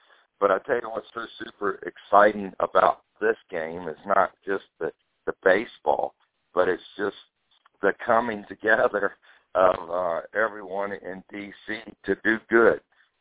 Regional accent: Culpeper, Virginia, United States; Yeah, I'm my hometown's Culpeper, Virginia, so I think we're exactly 90 miles away from Washington, D.C.

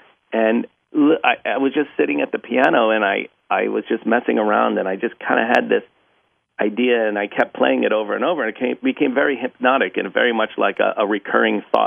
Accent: East Coast, United States; I grew up on the East Coast, but my father had an amazing record collection.

